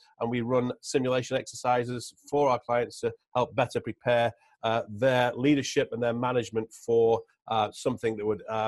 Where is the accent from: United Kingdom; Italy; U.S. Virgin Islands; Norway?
United Kingdom; England; now in Newport, United States; And as your listeners will probably hear from my accent, I'm not a native New Englander. I'm originally from the old England and joined the military when I was a young 16-year-old